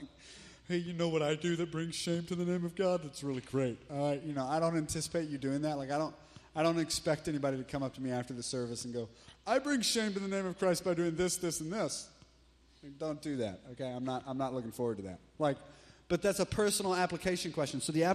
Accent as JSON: {"language": "English", "region": "the South", "country": "United States", "said": "Because we're from the South, most of you were in church at age one."}